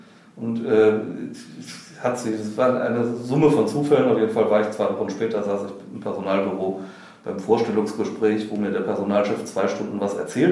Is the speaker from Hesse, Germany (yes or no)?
no; Wuppertal, North Rhine-Westphalia, Germany; Ich muss dazu sagen, ich komme vom Plattenland aus Wuppertal.